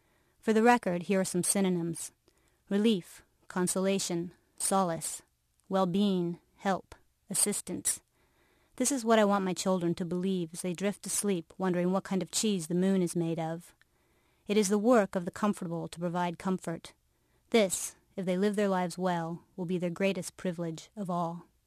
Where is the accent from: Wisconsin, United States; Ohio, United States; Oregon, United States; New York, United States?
Ohio, United States; now in California, United States; I grew up in Ohio, where people ate cheese from plastic wrappers.